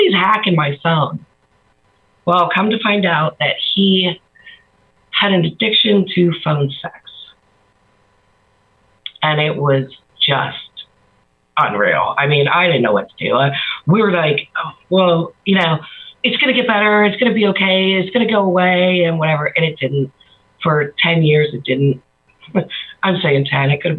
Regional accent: Pittsburgh, Pennsylvania, United States; I grew up in Pittsburgh, youngest of 5 kids.

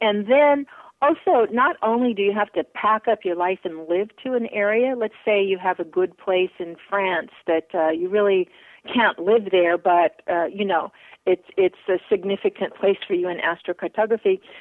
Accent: Colorado, United States; also born or lived in Maine; I grew up in Colorado and I ended up in Maine.

